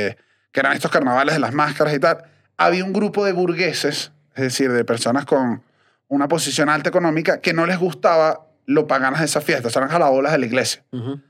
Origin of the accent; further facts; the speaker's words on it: Venezuela; ¿Por qué soy venezolano?